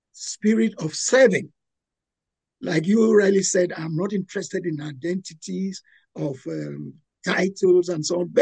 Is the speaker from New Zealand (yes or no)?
no; Cameroon; moved away as an adult; also born or lived in Lagos; Really, I was born in Cameroon. Cameroon is in Central Africa. I was born and I really grew up with my mom. And I later on went to Lagos in Nigeria, where I studied what business management and the rest.